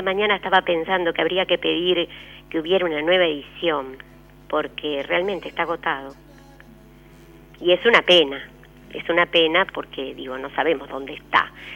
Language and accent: Spanish; Uruguay; also born or lived in Caracas, Venezuela; Yo soy uruguaya, pero nací en Caracas.